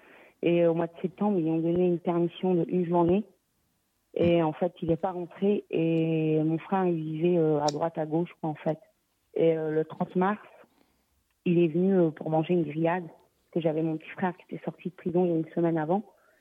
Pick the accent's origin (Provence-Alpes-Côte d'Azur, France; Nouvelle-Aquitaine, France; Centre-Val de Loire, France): Centre-Val de Loire, France; Blois; que nous on est de Blois